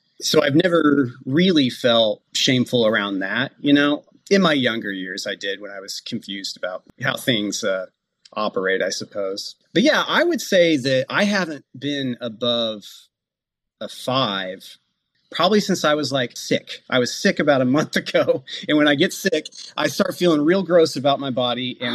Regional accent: Midwest, United States; I grew up in the Midwest, as I mentioned, and I did grow up in a religious family. I had a religious upbringing, Southern Baptist, to be accurate.

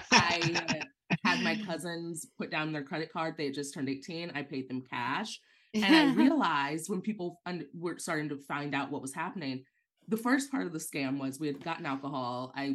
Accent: St. Louis, Missouri, United States; also born or lived in New York; now in Los Angeles, United States; I'm from St. Louis, Missouri, that lovely place. I lived in New York for about 10 years, moved to LA a few years ago.

